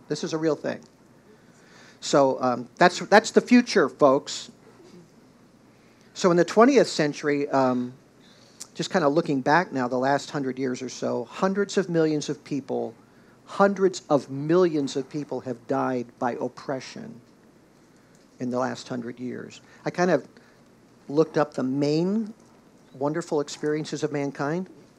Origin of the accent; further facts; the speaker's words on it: Indiana, United States; I grew up in Indiana, and I didn't know it because the Indiana I grew up in was pretty nice.